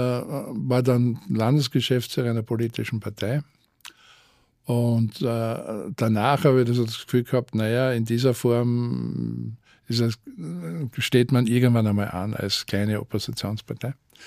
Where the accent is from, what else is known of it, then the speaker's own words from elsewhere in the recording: Styria, Austria; für mich als Steirer Bur aus der Provinz eine neue Welt